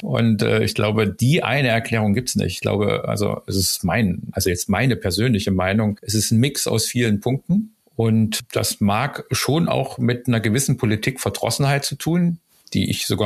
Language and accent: German; Saxony, Germany; Ich bin ja aus Sachsen, sozusagen